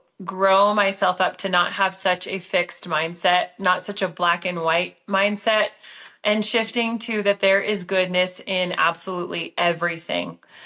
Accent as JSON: {"language": "English", "country": "Canada", "tie": "born there", "also_born_or_lived": "Switzerland", "said": "I grew up, I was born in Canada. I went to an international school in Switzerland."}